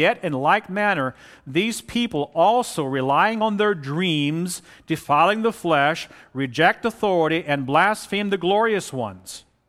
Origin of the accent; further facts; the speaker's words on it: the South, United States; The story of how I grew up in the South and had more black people as neighbors than white.